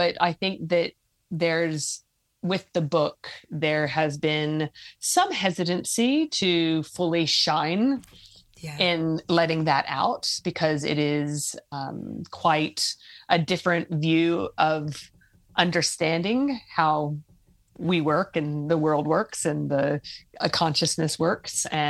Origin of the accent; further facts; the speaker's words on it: United States; And even though being an American, I don't really go down the track of having my kids in my home for too long